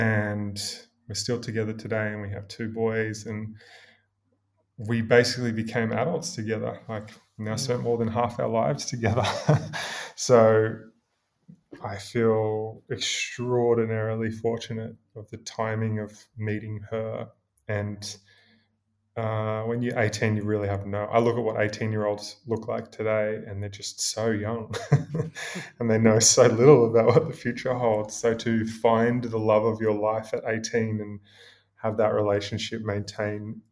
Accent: Queensland, Australia; now in United States; if I didn't feel at home growing up in Queensland, if I didn't feel like I could express myself, the second I got to the US, it felt like a great spiritual exhalation.

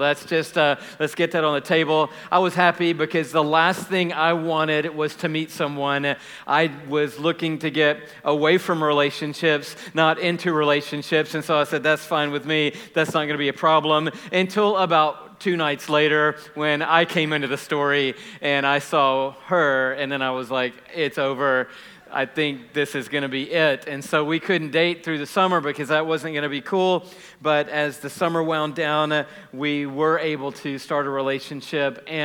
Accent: Atlanta, Georgia, United States; And I'm like, yeah, I'm from the city. I came from Atlanta.

